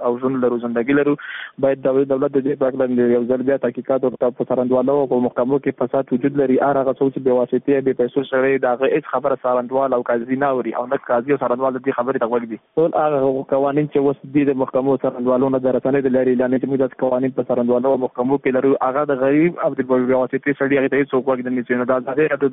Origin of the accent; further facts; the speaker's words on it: Afghanistan; موږ هم د افغانستان بچیان یو